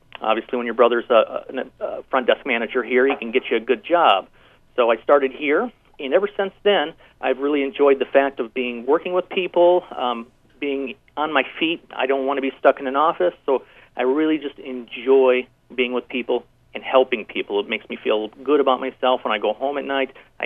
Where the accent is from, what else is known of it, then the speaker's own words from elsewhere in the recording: Oelwein, Iowa, United States; Yes, I was. Northeast Iowa, from Owine, as a matter of fact.